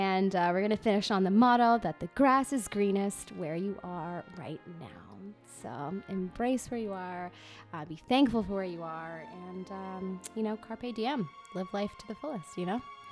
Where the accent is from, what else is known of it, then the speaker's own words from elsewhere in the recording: Ireland; Well, I am Irish.